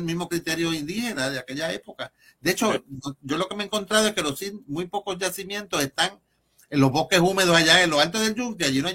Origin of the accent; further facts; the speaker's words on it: Puerto Rico; como los puertorriqueños, que somos satos y tenemos indios, africanos, de todo